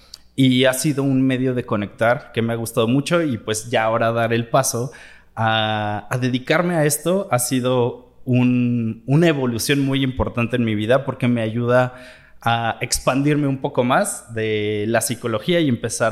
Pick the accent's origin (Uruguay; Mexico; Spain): Mexico; Querétaro; born there; Mi origen, yo nací en Querétaro